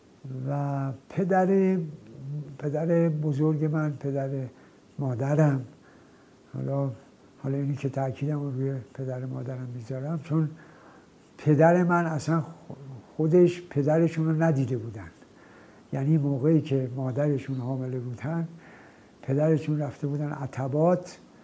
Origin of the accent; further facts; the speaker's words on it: Tehran, Tehran Province, Iran; born there; متولد 1322 و متولد شهر تهران در محله منیریه که به هر حال در اونجا متولد شدم. از نظر خانوادگی میتونم بگم که خانواده من یک خانواده فرهنگی مذهبی بودن